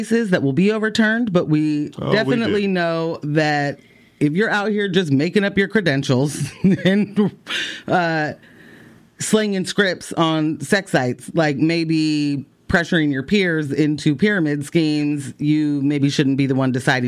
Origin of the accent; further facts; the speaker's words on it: Portland, Oregon, United States; I'm from Portland, so I have heard every NBA season that we're rebuilding.